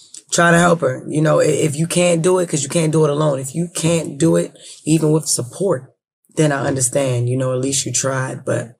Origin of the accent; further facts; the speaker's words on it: Baltimore, Maryland, United States; And then I grew up in West Baltimore City, you know, so I've seen this from a child, you know what I'm saying?